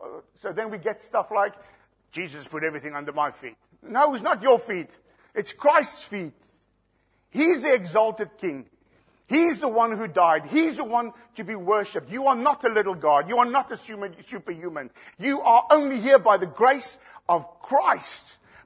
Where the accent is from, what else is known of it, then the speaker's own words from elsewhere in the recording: South Africa; I'm from South Africa. They're far worse there.